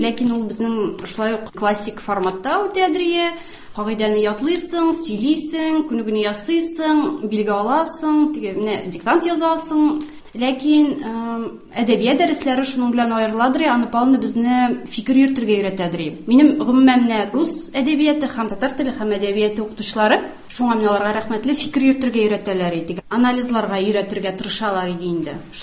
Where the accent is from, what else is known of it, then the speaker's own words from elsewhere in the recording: Dzhalil, Tatarstan, Russia; Мин Сорман районында Җәлидә үстем. Гади гаилә, әти-әни нефтяниклар иде, мине дә соңыннан инде әни бер үзе үстерде. Гаиләдә безнең русчалы татарчалы иде